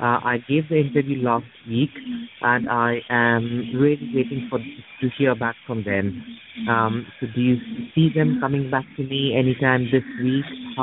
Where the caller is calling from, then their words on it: England, United Kingdom; I'm calling from England.